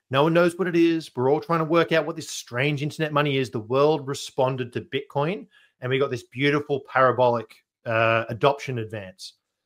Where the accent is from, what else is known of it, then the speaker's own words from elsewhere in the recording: Australia; I'm an Aussie.